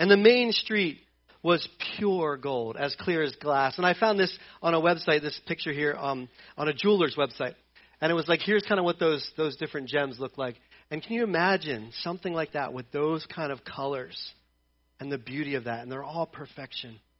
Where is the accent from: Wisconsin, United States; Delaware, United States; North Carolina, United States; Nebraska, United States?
Delaware, United States; I'm from Delaware, so I can beat up on Delaware.